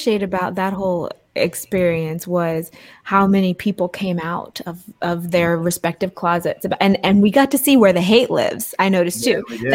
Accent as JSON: {"language": "English", "region": "Virginia", "country": "United States", "tie": "born or raised there", "said": "And I was raised in Southern Virginia on the border of Virginia, North Carolina on Highway 95, population 5,000. It was racist as fuck."}